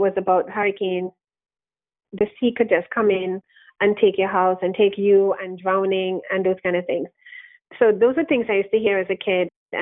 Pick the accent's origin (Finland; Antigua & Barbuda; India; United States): Antigua & Barbuda; Yes, I was born and raised in Antigua.